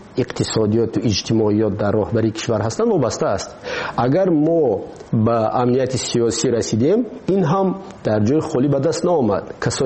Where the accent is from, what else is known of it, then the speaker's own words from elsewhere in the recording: Tajikistan; ما تاجیک هستیم. همین است وطن ما.